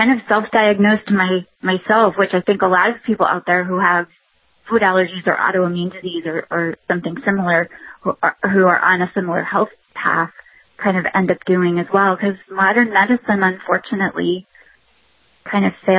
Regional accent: New England, United States; now in Central Florida, United States; No, I'm actually from New England, and my family has been down here for almost 30 years.

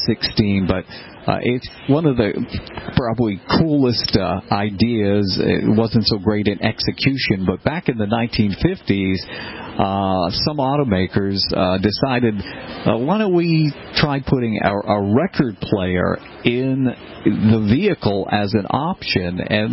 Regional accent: Boston, Massachusetts, United States; Like, I grew up in Boston, I used to listen to the New York stations, WNBC, WABC, used to listen to KDKA in Pittsburgh

